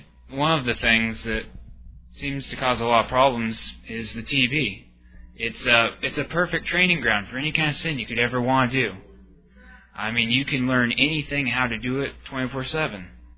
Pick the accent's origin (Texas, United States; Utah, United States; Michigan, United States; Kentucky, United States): Texas, United States; And we're from Texas. We live about 4 hours away or so.